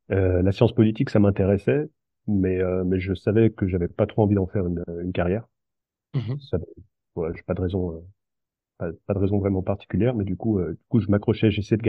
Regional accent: Lyon, Auvergne-Rhône-Alpes, France; also born or lived in Damascus, Syria / Saint-Étienne; Et j'ai grandi d'abord dans la Loire, près de Saint-Étienne. Puis on va dire au collège, on est parti à Lyon, où j'ai passé mon adolescence. Puis finalement, je suis monté à Paris pour poursuivre mes études au niveau master.

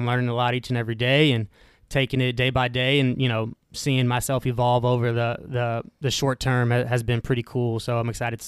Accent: Houston, Texas, United States; I'm born and raised in Houston.

